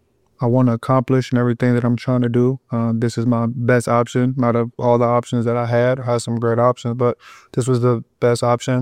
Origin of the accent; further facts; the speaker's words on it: Columbus, Ohio, United States; also born or lived in Minnesota; I'm from Columbus, Ohio. I lived in Minnesota, so I'm from the Midwest.